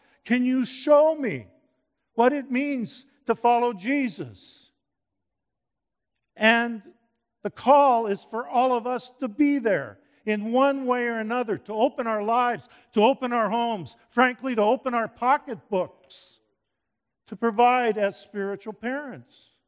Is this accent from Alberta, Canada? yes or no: yes; Edmonton, Alberta, Canada; I was born and raised in Northeast Edmonton, at that time, my parents were not attending church.